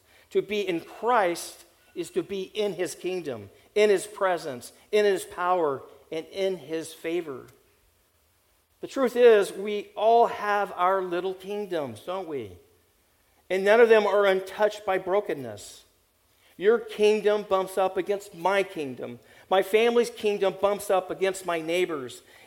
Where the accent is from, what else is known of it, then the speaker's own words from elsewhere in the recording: California, United States; I've been to Paris, but I'm not a Parisian. I'm a Californian and proud of it.